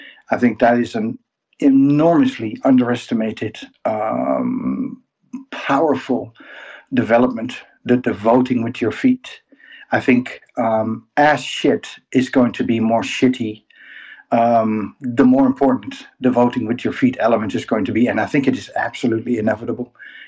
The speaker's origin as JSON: {"language": "English", "country": "Netherlands", "said": "I'm from the Netherlands, ex-Navy, ex-MP."}